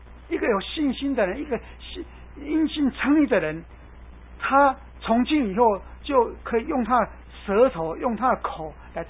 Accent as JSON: {"language": "Chinese", "country": "China", "said": "所以我们中国人说有句话说，种瓜得瓜"}